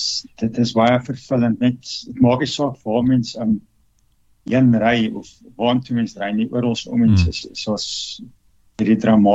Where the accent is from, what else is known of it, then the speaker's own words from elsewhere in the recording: Mpumalanga, South Africa; van Mpumalanga. Ek was daar op die steenkoolmyne gewees in die ingenieursbedryf